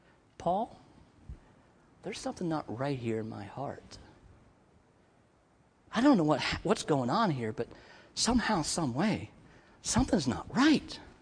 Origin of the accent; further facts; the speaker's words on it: Maryland, United States; also born or lived in California; But when I left California and went to Maryland instead of Florida, when I'm there at home in my hometown with my middle brother there